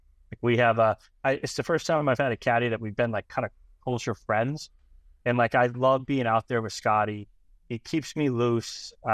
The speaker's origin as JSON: {"language": "English", "region": "Vermont", "country": "United States", "tie": "born or raised there", "said": "Yeah, I grew up in Vermont too, so it's close."}